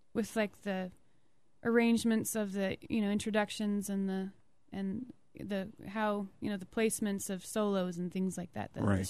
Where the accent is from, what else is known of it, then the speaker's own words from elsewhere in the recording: Idaho, United States; This is loosely based on my home state of Idaho, so if you're listening, family, this one's for you.